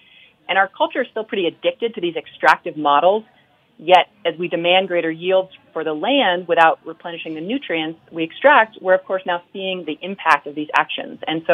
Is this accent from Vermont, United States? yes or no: yes; Vermont, United States; And so growing up in Vermont, I grew up on a farm